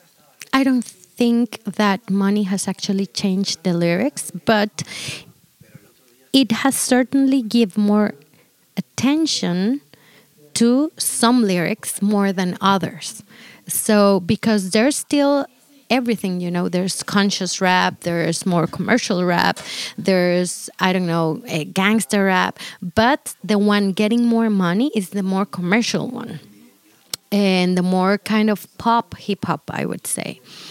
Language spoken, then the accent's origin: English; Guatemala City, Guatemala Department, Guatemala; born there; English is a second language; I wasn't born in New York in the 70s, 90s, or 80s, you know. I was born in Guatemala City this time right now.